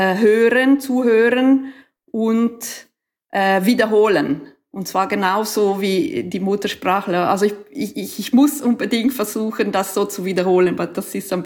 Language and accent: German; Ticino, Switzerland; accent: Ticinese dialect; German is a second language; die gibt's zum Beispiel auch in meinem Tessiner Dialekt auch. Das heißt, für mich war es nicht so wahnsinnig schwierig, das zu lernen.